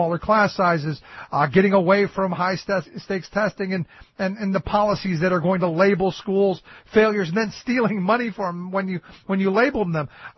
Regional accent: Cleveland, Ohio, United States; and I remember growing up in Cleveland.

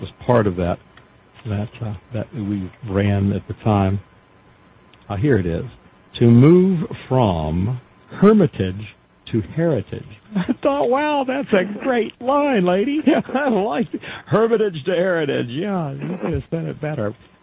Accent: Florida, United States; I'm so used to hurricanes being the disaster because I grew up in Florida.

